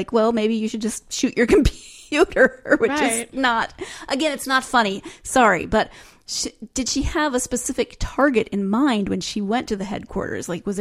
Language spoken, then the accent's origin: English; Montana, United States; Maybe that's just because I'm from Montana and people...